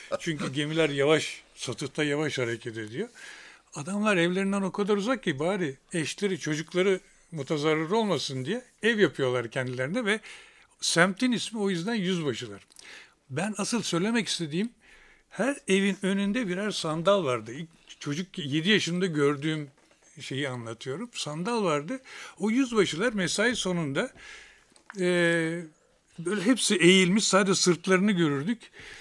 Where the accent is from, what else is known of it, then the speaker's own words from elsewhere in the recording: Gölcük, Kocaeli, Turkey; çocukluğum Marmara kıyılarında geçti. Bir bariyeli deniz astsubayının oğluyum ben. Dolayısıyla hem aklımda kalan, bilinçli olduğum dönemden başlamak gerekirse ilkokula Gölcük'te